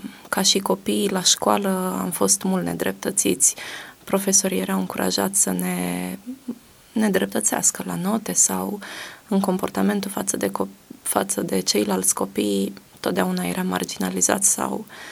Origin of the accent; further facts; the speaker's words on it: Bucharest, Romania; born there; m-am născut lângă București și jumătate din ei erau acasă.